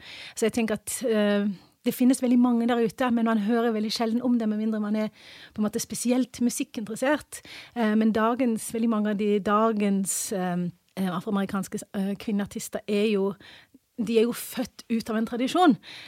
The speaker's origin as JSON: {"language": "Norwegian", "region": "England", "country": "United Kingdom", "moved": "yes", "lives_now": "Norway", "said": "Og jeg er jo opprinnelig fra England"}